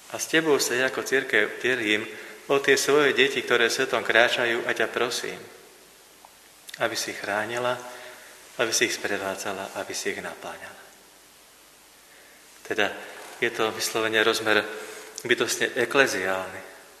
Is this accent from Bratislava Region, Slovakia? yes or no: no; Skalica, Trnava Region, Slovakia; born there; Včera mi náš pán farár, ktorý bol v Skalici v mojom rodisku